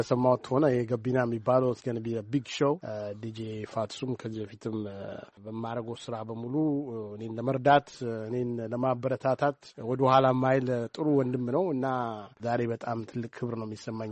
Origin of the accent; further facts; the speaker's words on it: Addis Ababa, Ethiopia; እዛ ተወልጄ ወደ አዲስ አበባ የመጣሁት ሁለት አመት ይያለ ነው ስለዚህ አዲስ አበባ ነው ያደኩት ነው አዲስ አበባ ልጅ ነኝ መርካቶ ነው ሰፈሬ መሳለሚያ